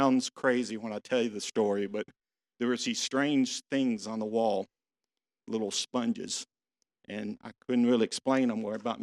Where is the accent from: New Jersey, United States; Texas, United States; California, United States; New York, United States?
Texas, United States; Arlington; born there; I was born here in Arlington in a great family. We didn't have a lot of money, but we had an incredible family, great brothers, mom and dad.